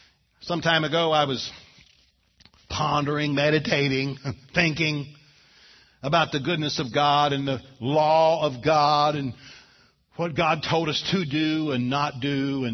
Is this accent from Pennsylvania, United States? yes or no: no; Oklahoma, United States; Now you all know I'm from Oklahoma. We have some wind in Oklahoma.